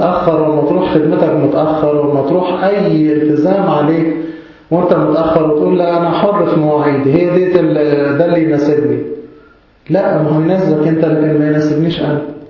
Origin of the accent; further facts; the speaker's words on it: Egypt; كلمة متأسف دي ما صعب إنها بتطلع من لساننا إحنا كمصريين